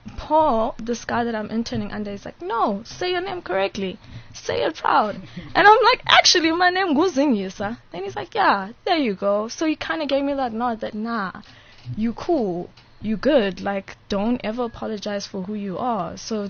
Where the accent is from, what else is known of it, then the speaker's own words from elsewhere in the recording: Eastern Cape, South Africa; also born or lived in Johannesburg; I was from the Eastern Cape, so I grew up in the Eastern Cape as closest.